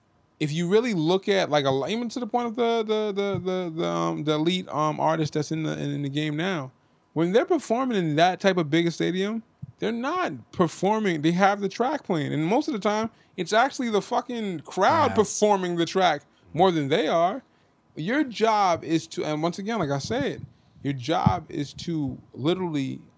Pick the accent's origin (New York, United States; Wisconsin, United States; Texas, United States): New York, United States; New Rochelle; I'm from New Rochelle, New York, bro.